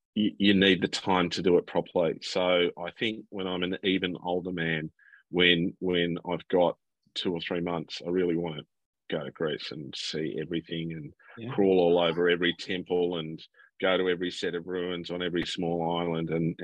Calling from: Fitzroy, Victoria, Australia; I am, of course, coming from the People's Democratic Republic of Fitzroy on Wurundjeri, Woiwurrung country

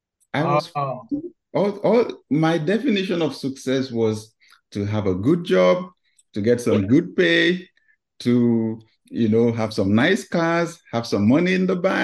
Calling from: Atlanta, Georgia, United States; Well, I am speaking from Atlanta, Georgia.

